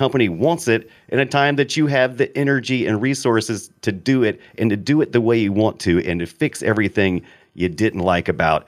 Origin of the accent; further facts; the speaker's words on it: United States; because I'm an American and the localization of the story, was... retooled for me.